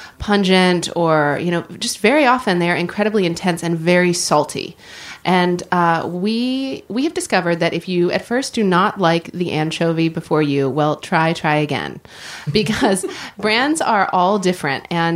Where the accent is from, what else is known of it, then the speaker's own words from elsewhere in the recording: Oklahoma, United States; Oklahoma.